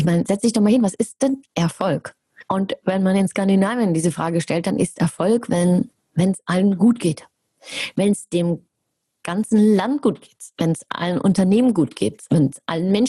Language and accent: German; Germany; ich bin ja Deutsche